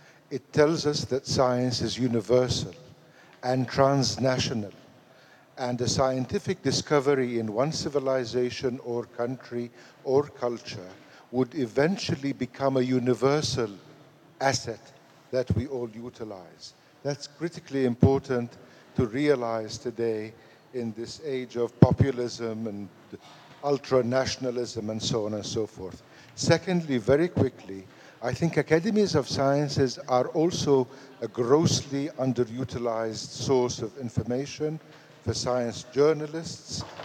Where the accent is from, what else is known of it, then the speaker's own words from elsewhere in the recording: Jordan; English is a second language; from Jordan, science advisor to the Interaction Council.